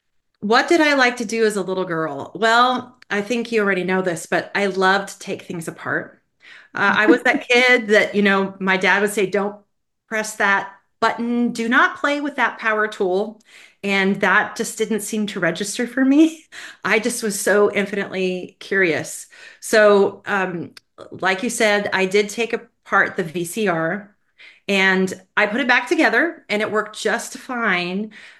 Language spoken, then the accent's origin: English; Colorado, United States; Well, I grew up in Colorado, so I'm a Colorado native. My husband and I are both. And I'm a third culture kid. So my mother's from the Netherlands